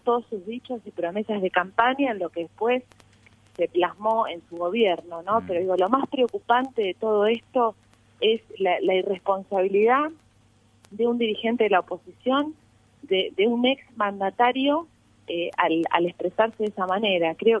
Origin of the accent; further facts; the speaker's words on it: Argentina; hubo momentos nefastos de nuestra historia como argentinos